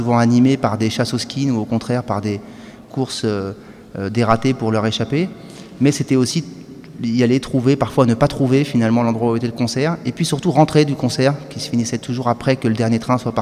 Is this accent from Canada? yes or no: no; Issy-les-Moulineaux, Île-de-France, France; j'ai grandi une partie de mon enfance à Issy-les-Moulineaux, à Corentin-Celleton